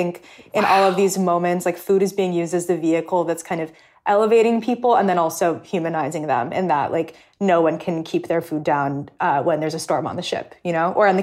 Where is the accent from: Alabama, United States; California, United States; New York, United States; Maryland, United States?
California, United States; I grew up in California.